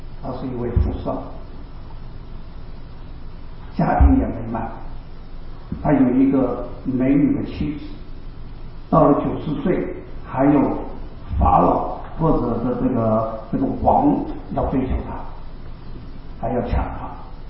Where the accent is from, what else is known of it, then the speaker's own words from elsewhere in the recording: Taiwan; now in United States; 我总共就搬2次家啊，当然在美国也搬了2次家啊。我就是从台湾搬到这边，从这边搬了2次家。